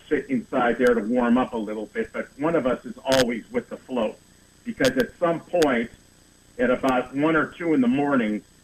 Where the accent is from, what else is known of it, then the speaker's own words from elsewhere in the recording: California, United States; My parents came from Chicago, but I grew up in the San Gabriel Valley.